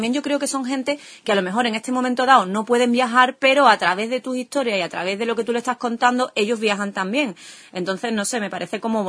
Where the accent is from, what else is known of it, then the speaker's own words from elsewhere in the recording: Cádiz, Andalusia, Spain; yo soy de Cádiz